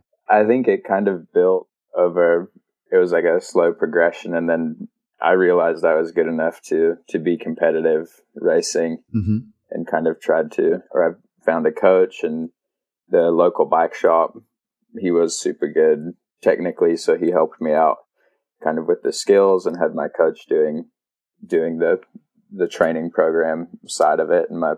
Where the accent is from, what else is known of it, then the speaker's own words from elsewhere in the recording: Australia; now in United States; I grew up there and was like, I'm Australian, but and my accent used to be a lot stronger, but now I've been, yeah, spent too much time over in the States, I think.